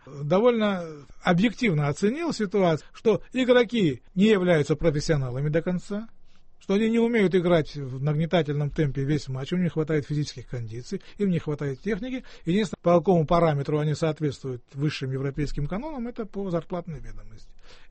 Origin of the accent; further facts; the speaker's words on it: Russia; Они знают, что я россиянин, у меня русский паспорт, у меня российский паспорт